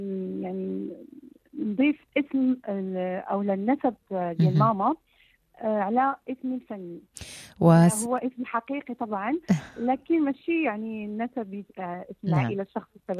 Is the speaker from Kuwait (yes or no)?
no; Dakhla, Dakhla-Oued Ed-Dahab, Morocco; وسجلته وصورته في مدينة الداخلة اللي هي مدينتي اللي كبرت فيها واللي كنت افتخر بها, جوهرة الصحراء.